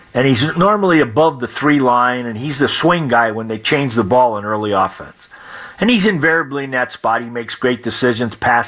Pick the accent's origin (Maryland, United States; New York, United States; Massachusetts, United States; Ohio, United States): Massachusetts, United States; Chicopee; Well, Spalding is made in Chicopee, Massachusetts.